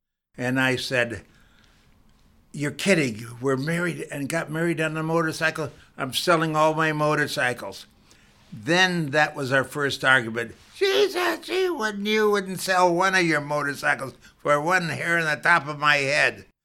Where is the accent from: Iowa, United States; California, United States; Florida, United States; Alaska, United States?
California, United States; Los Angeles; born there; Well, I was born in the Los Angeles area